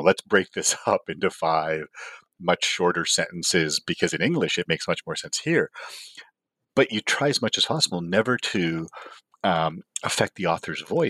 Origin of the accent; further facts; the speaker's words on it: Toronto, Ontario, Canada; growing up in Toronto is the Eastern International region.